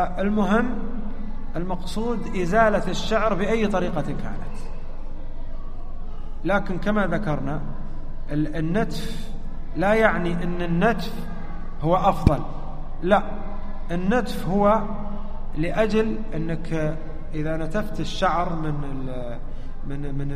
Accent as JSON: {"language": "Arabic", "country": "Saudi Arabia", "said": "حنا عندنا في السعودية ما أدري أنا عندكم"}